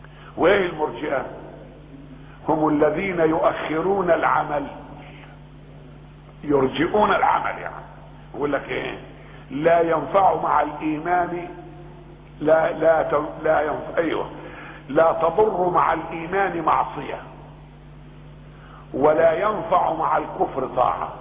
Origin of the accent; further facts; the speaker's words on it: Egypt; في بلدنا مصر دي، وأبو فرعون كان في مصر